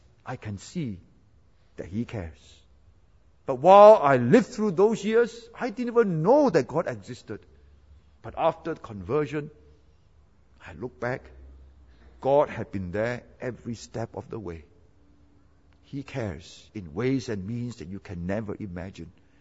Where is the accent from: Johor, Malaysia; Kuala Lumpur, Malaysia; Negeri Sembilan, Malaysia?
Negeri Sembilan, Malaysia; Seremban; He cared for me when I was a little boy growing up in Seremban.